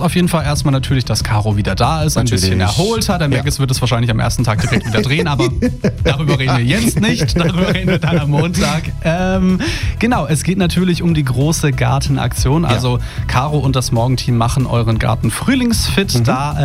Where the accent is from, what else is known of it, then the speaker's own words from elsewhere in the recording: Karlsruhe, Baden-Württemberg, Germany; Also, ich komme ja ursprünglich aus Karlsruhe